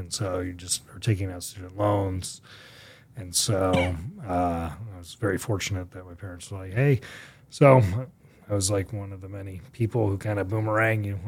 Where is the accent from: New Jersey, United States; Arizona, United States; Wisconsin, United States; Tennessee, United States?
Arizona, United States; Phoenix; So I grew up in North Phoenix. I have two older sisters, and my parents moved here when I was less than a year old from Florida.